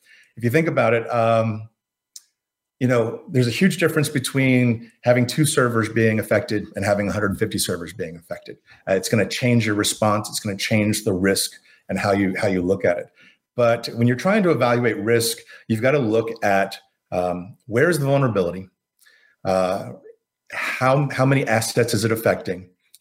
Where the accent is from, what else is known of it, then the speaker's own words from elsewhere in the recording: Florida, United States; You know, I grew up in Florida. You're going to have probably at least one hurricane warning a year.